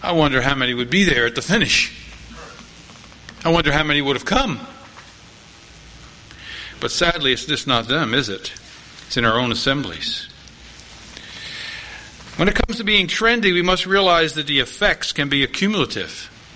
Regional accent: Philadelphia, Pennsylvania, United States; Now, I grew up in Philadelphia, and I grew up not too far away from a company that made double bubble gum.

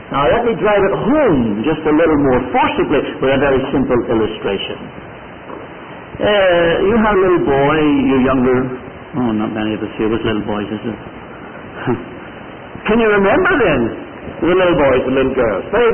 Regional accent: Canada; I'm a Canadian citizen. I've got my passport

